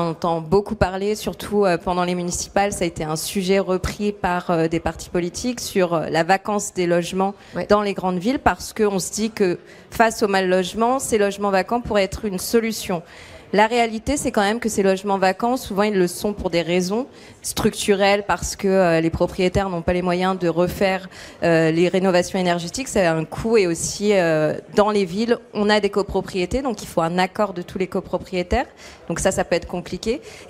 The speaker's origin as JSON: {"language": "French", "town": "Lyon", "region": "Auvergne-Rhône-Alpes", "country": "France", "tie": "born or raised there", "said": "moi, j'étais originaire de Lyon."}